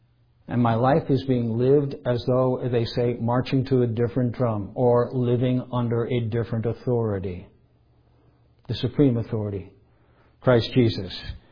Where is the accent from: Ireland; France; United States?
Ireland; okay, I'm an Irish hillbilly.